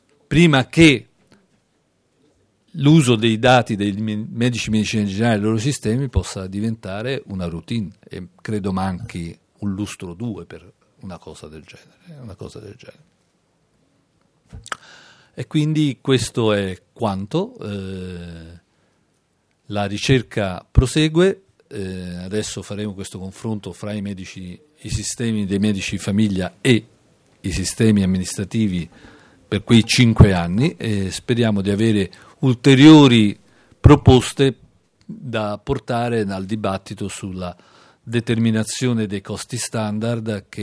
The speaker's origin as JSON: {"language": "Italian", "town": "Rome", "region": "Lazio", "country": "Italy", "said": "nella regione in cui mi permetto di citarla perché sono romano"}